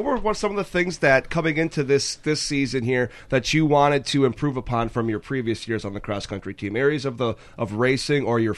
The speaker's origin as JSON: {"language": "English", "town": "Northfield", "region": "Minnesota", "country": "United States", "said": "I'm from Northfield. I was a Raider."}